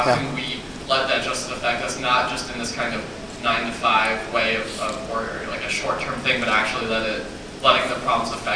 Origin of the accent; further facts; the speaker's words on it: New York City, New York, United States; Most of us are living on dorms on campus because we don't have cars because we're from New York City.